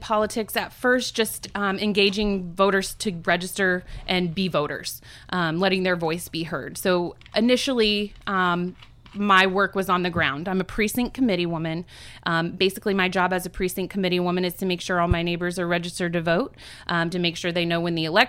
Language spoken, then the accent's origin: English; United States; born or raised there